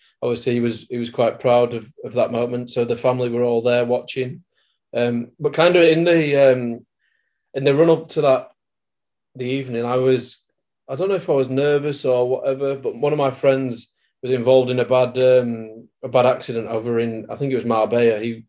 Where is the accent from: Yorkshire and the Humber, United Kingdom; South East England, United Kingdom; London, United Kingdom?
Yorkshire and the Humber, United Kingdom; growing up in Yorkshire with my dad playing for Yorkshire, you kind of take a step back